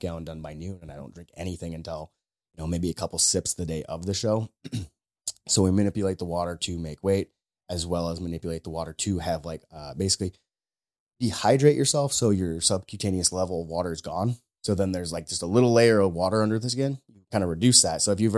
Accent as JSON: {"language": "English", "region": "Michigan", "country": "United States", "tie": "born or raised there", "said": "I hate the humidity here. Like, especially growing up in Northern Michigan, I'm like, when I walk 10 feet to my truck from my door, I'm like sticky right. already."}